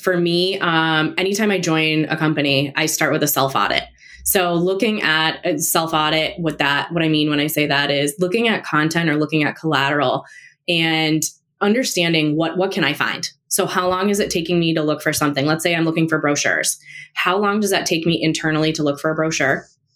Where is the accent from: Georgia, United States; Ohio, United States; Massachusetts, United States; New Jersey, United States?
Massachusetts, United States; Boston; I'm from Massachusetts. I'm in Boston, a Bostonian.